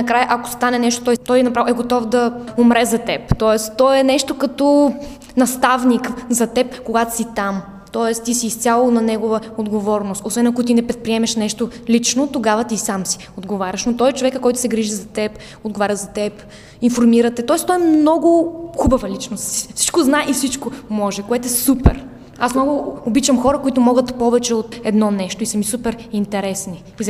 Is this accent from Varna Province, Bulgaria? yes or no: yes; Varna, Varna Province, Bulgaria; защото съм си от Варна принципно и си живея на морето